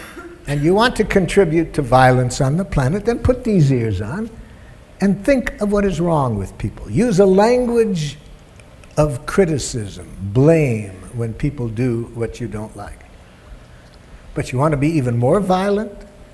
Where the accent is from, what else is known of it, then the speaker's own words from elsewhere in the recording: Detroit, Michigan, United States; where I grew up in Detroit, here's how jackal works